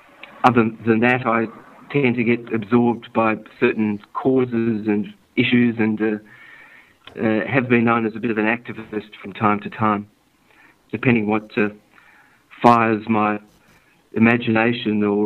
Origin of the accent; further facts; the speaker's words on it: Sydney, New South Wales, Australia; born there; I was born here in Sydney. My mother, too, was born here in Sydney. My father was born in Budapest and was a Holocaust survivor